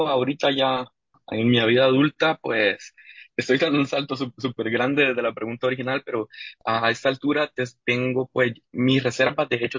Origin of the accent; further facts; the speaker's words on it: San Salvador, El Salvador; Soy de San Salvador, pues es la capital de El Salvador. En realidad es muy, muy parecido a un pueblo.